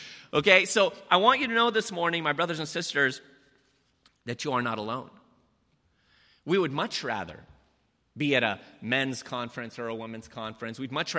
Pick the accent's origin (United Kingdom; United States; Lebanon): Lebanon; English is a second language; moved away; I have been infatuated with the English language ever since I came here from Lebanon back in 1980, having not spoken a lick of English then.